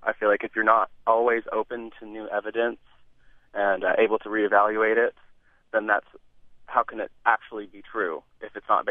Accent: Midwest, United States; I am from the Midwest. I grew up in a pretty conservative, devout family.

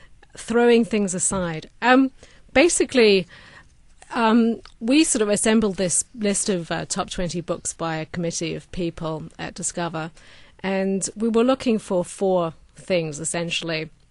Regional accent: United Kingdom; And he wrote one of my favorite books about my home country, Notes from a Small Island.

